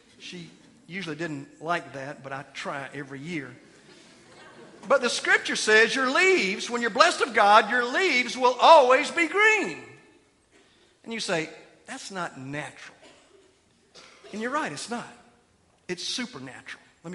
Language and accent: English; Georgia, United States; I come from the Peach State.